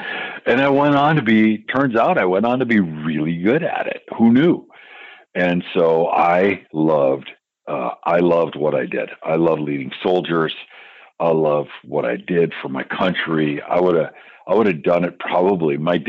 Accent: Marquette, Michigan, United States; I got this scholarship from the Army, which enabled me to go to school at Northern Michigan in my hometown, and it was fantastic.

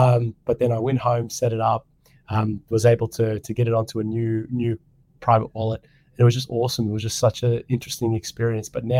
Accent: Australia; I come from a Lebanese family. I was born and raised here in Australia. Fortunately enough, it's a beautiful country to be brought up in.

